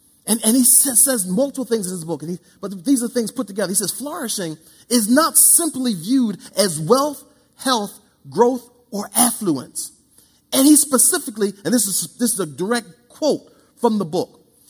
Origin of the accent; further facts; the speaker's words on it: Philadelphia, Pennsylvania, United States; I remember growing up in Philly.